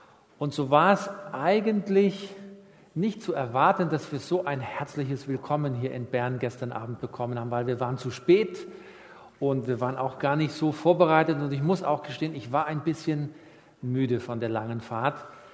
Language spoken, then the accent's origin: German; Germany; Ich bin in einer nicht-adventistischen Familie aufgewachsen in Deutschland.